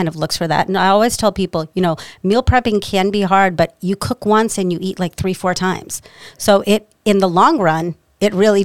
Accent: India; You know, eating like, you know, I'm Indian, so eating like dal, which is like a lentil with rice, is like such a comfort food for us.

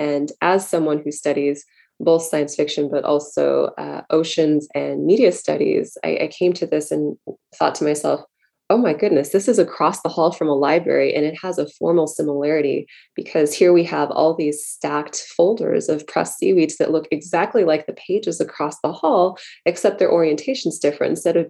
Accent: San Diego, California, United States; My encounters with seaweed started a very long time ago, just as a child growing up in San Diego.

